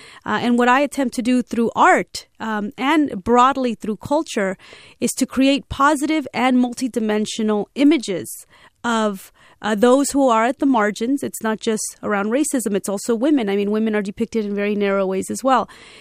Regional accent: California, United States; So I grew up in California, and I remember 1994, Governor Wilson

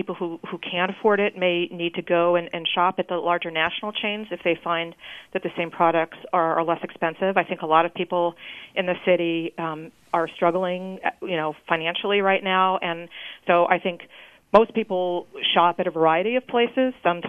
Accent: Midwest, United States; now in San Francisco, United States; I'm also from the Midwest. You know, I live in San Francisco for a reason. I'm raising a family here for a reason.

